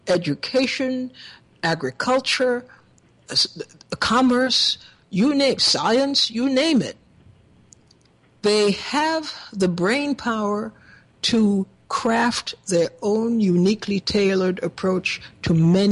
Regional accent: Trinidad & Tobago; I come from Trinidad, as you know

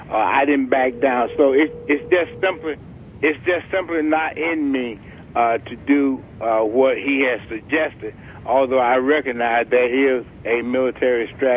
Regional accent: Georgia, United States; I grew up in Georgia. I'm very much aware of the Ku Klux Klan. I've been around them all of my life.

